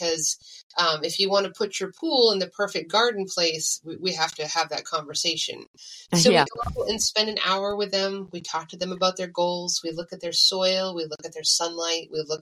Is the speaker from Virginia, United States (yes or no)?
no; Maine, United States; now in North Carolina, United States; So we came from Maine. We had to learn this all over. But there are three full growing seasons here in North Carolina.